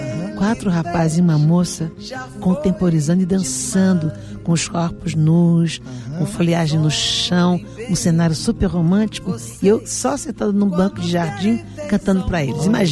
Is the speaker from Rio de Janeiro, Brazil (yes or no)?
yes; Rio de Janeiro, Brazil; Eu sou do Rio de Janeiro, gente.